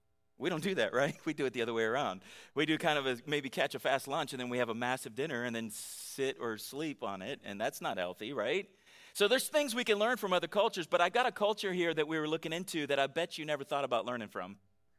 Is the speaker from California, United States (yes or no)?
yes; California, United States; moved away as an adult; I grew up in California where you don't want to go to a bathroom in a gas station in California.